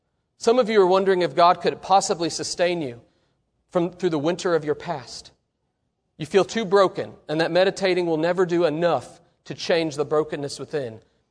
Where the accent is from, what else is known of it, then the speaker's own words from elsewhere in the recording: Oklahoma, United States; Now, I grew up in Oklahoma. The soil is not good in Oklahoma.